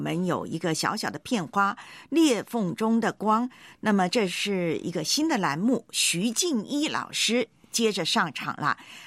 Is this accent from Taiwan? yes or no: yes; Taiwan; now in Hong Kong; 我活到这把年龄能够呢从我的老家台湾到香港还活得好好的